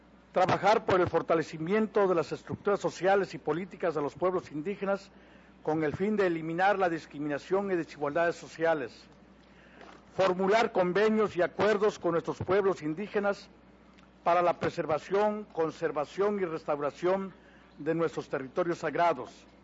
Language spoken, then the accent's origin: Spanish; Mexico; first language Nahuatl; Spanish is a second language; en mi lengua materna náhuatl, les saludo.